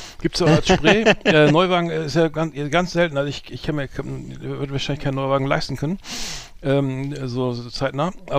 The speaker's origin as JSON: {"language": "German", "region": "Bremen", "country": "Germany", "said": "früher gab es bei uns in Bremen eine Heißmangel."}